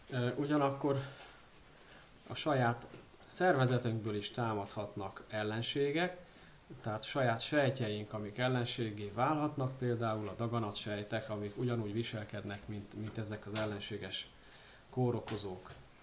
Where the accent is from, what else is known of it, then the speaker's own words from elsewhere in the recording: Nemesvámos, Veszprém County, Hungary; Nemes Vámosról jöttem